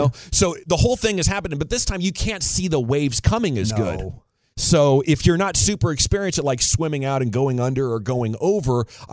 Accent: Washington, United States; now I'm from Washington State, rural Washington State. I'd been on a bodyboard like twice.

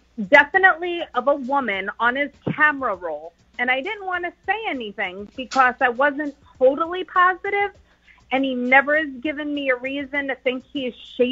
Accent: Newport News, Virginia, United States; Hey, guys. … from Newport News.

